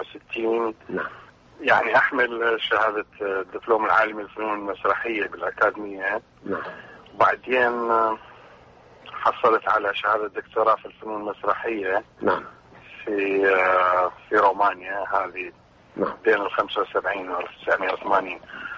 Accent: Baghdad, Baghdad Governorate, Iraq; أنا بغدادي طبعا.

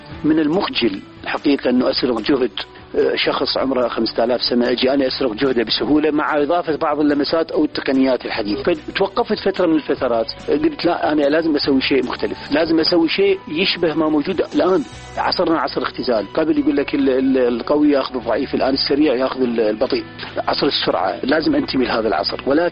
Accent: Baghdad, Baghdad Governorate, Iraq; moved away as an adult; يعني إحنا نوعا ما يمكن غادرت مبكرا من العراق، بال93 طلعت من العراق. أول ما خلصت العسكرية تعينت معيد في معهد الفنون الجميلة، كونانت كنت أول على دورتي، وبعدين غادرت بغداد.

